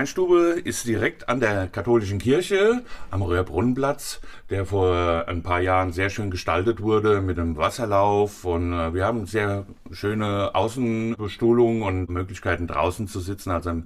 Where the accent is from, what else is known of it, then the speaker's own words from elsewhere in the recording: Finthen, Rhineland-Palatinate, Germany; Ja, ich selbst bin in Finden geboren, also ich bin Finder Bub. Ausbildung habe ich in Mainz gemacht, damals in der Altstadt, Leininger Hof.